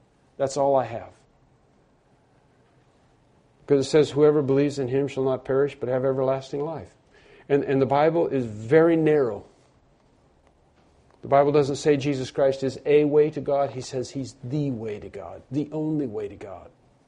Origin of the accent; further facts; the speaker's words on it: Canada; born there; But I was not born in a Catholic hospital. I was born in Canada.